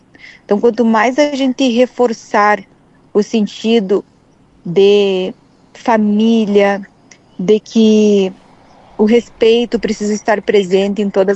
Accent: Rio Grande do Sul, Brazil; eu me deparar com essa grandeza cultural da minha terra, diante do … que me ensinou a amar as missões, com certeza formou totalmente minha identidade

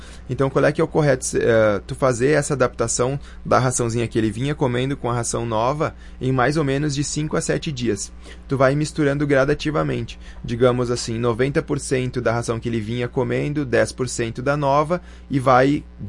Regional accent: Brazil; Então, nós como brasileiros, que a gente dá jeito em tudo, nós temos que achar o nosso jeito para coisas positivas também, né?

